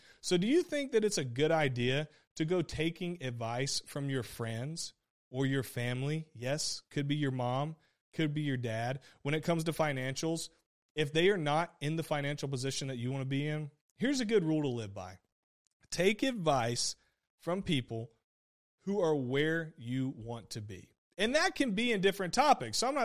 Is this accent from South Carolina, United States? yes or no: yes; South Carolina, United States; Well, I'm from South Carolina. You got to have a jacked up truck.